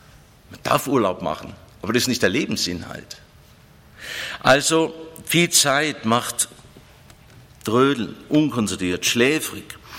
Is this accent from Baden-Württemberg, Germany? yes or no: yes; Ulm, Baden-Württemberg, Germany; bei uns in Ulm in der Schule, deswegen ist es auch die schönste Stadt, bei uns in der Schule, da gab es oft Fehlalarm